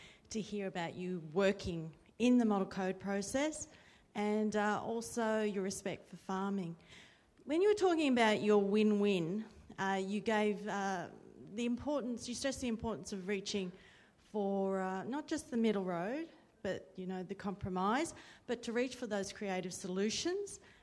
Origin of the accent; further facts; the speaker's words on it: Australia; which I hope you can tell from the accent.